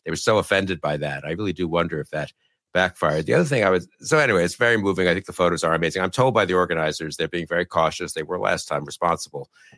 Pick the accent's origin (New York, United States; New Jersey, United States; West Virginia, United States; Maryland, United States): New York, United States; Those photos, I know I grew up in New York.